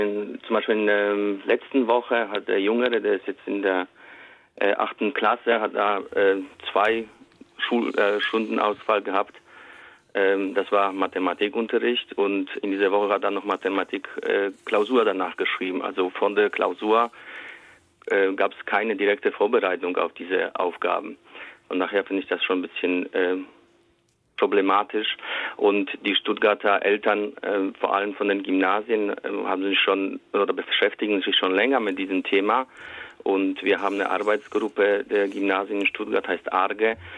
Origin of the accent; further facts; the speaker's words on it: Poland; moved away as an adult; now in Germany; Ich komme aus Polen ursprünglich, habe ja auch dort Abi gemacht